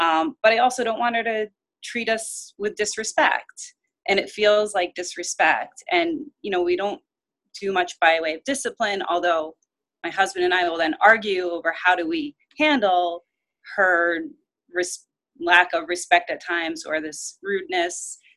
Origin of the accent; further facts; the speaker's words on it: New York, United States; I'm from New York.